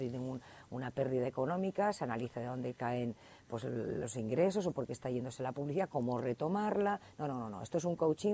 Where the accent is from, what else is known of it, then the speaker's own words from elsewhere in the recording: Estella, Navarre, Spain; la falta de no estar en Estella en mi pueblo, de no ver a mis hermanos, de no ver a mi familia